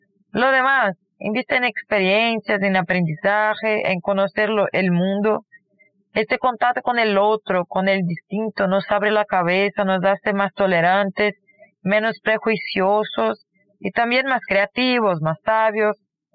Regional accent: Brasília, Federal District, Brazil; Spanish is a second language; somos de Brasil, la capital de Brasil, o sea que está en el centro.

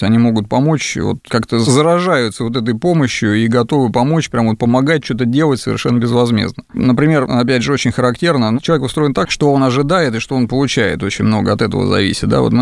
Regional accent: Russia; упомянув о том, что мы из России, сразу менялось отношение на противоположное.

